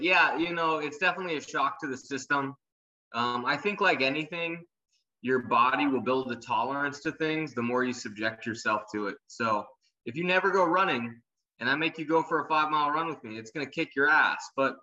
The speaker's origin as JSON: {"language": "English", "region": "California", "country": "United States", "tie": "born or raised there", "also_born_or_lived": "San Francisco", "lives_now": "Huntington Beach, United States", "said": "Well, I was born in California in San Francisco, and I've grown up all over California, everywhere from San Diego to San Francisco, LA."}